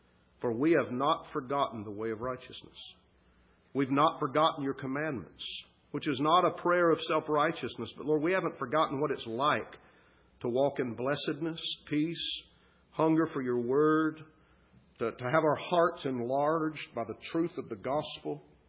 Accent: the South, United States; But I grew up in the South, and I grew up in an easy believism context, decisionistic context, and so forth.

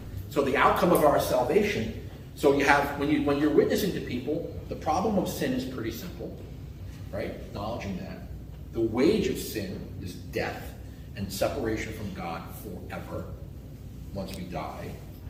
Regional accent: Brooklyn, New York, United States; I'm a guy from Brooklyn.

